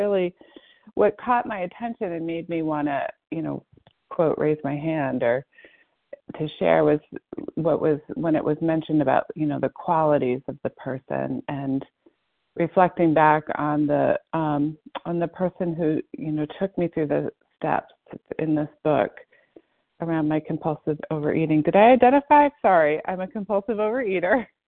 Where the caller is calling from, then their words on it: Massachusetts, United States; I'm calling from Massachusetts.